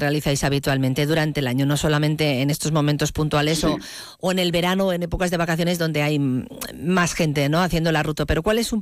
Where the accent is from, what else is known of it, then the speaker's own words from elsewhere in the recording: Zubiri, Navarre, Spain; yo soy de Zubiri